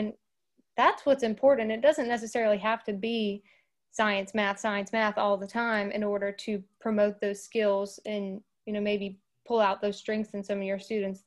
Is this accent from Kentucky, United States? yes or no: yes; Kentucky, United States; I was born in 1992, and I am from Kentucky.